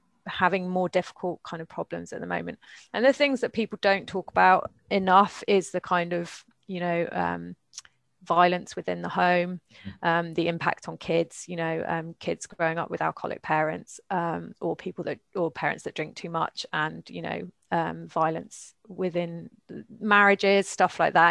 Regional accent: England, United Kingdom; now in France; I grew up in England, like, I know how we drink.

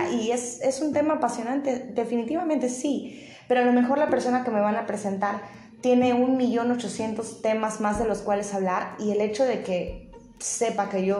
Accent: Mexico; soy un ser humano, soy mexicana, soy heterosexual, soy católica no practicante

